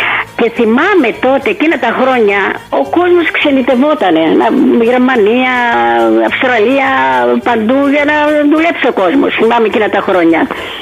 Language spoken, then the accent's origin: Greek; Greece; Όχι, καθόλου, αφού είμαι νησιώτης